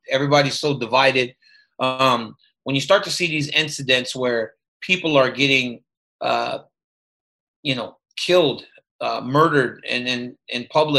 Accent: Louisiana, United States; You know, I grew up in Louisiana, right? So that was always a part of it. You know, there was racism in Louisiana.

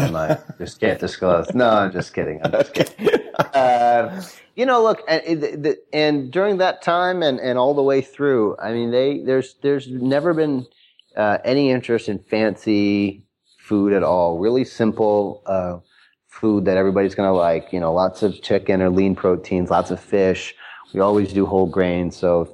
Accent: Chicago, Illinois, United States

